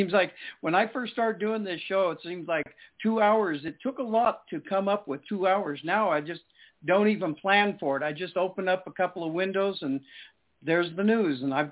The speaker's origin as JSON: {"language": "English", "region": "Colorado", "country": "United States", "tie": "born or raised there", "said": "Yeah, and I grew up in Colorado, so."}